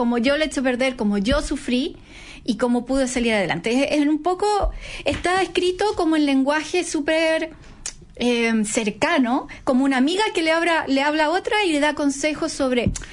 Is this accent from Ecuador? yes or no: no; Chile; Yo soy una autora chilena independiente, autopublicada.